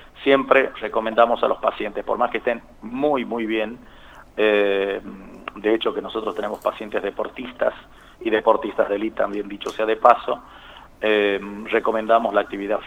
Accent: Argentina; Nosotros somos un país, Argentina, de mediana frecuencia

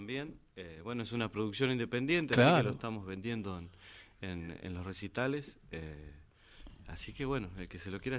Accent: Gualeguay, Entre Ríos, Argentina; moved away; yo vengo del medio del campo, de escuchar chamamé maceta, de tocar chamamé maceta en los bailes. Después me fui de Gualeguay hace un tiempo y empecé a recorrer el país.

